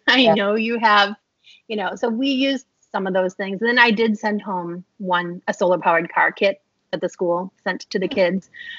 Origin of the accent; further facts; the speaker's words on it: Waukegan, Illinois, United States; I'm a Chicagoland native. I grew up in Waukegan. Went to Waukegan East High School. Go Bulldogs.